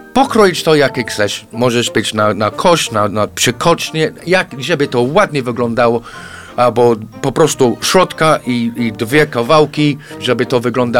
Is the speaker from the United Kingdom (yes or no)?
yes; England, United Kingdom; Polish is a second language; Ja wiem, że ja po angielsku tak trochę sobie pomyślałem i jestem Anglikiem i mówiąc po polsku, być może nie było tak do końca